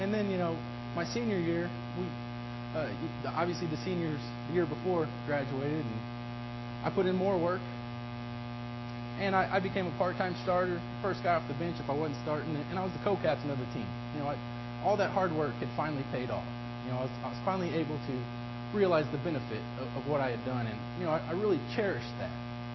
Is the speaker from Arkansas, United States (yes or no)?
no; Kentucky, United States; As many of you all know, growing up in Kentucky, I love basketball.